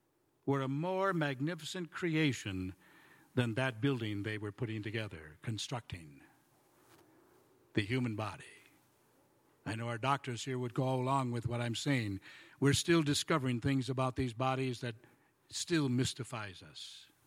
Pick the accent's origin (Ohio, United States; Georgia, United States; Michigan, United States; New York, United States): Michigan, United States; I'm from Michigan, but we had all gone to the same school there in Michigan and graduated together